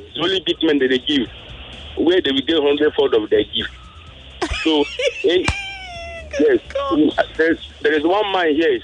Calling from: Apapa, Lagos, Nigeria; I'm calling from Apapa.

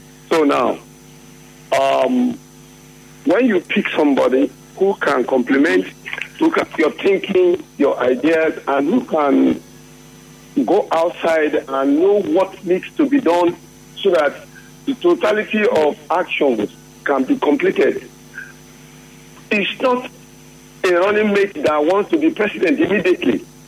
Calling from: Port Harcourt, Rivers, Nigeria; I'm calling from Port Harcourt.

